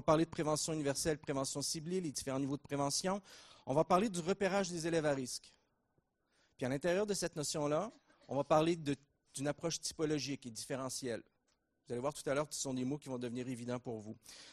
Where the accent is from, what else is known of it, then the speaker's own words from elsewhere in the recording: Quebec, Canada; accent: Québécois; Des fois, j'ai un accent français. Quand je m'oublie, j'ai un accent québécois.